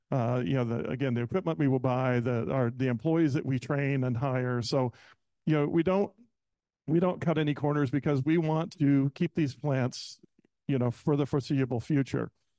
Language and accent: English; Ventura, California, United States; I was born and raised in Ventura. You know, my grandparents lived in Taft, and, you know, grandpa worked for Standard Oil his whole career.